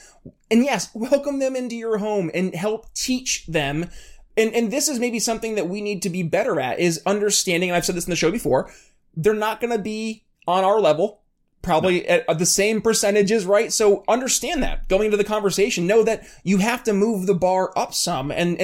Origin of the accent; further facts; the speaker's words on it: New York, United States; I remember we had a McAdams cheese plant up in my hometown.